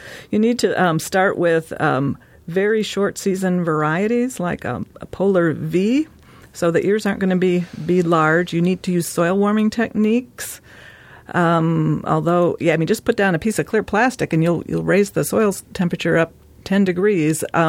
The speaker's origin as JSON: {"language": "English", "region": "Midwest", "country": "United States", "said": "I'm from the Midwest myself"}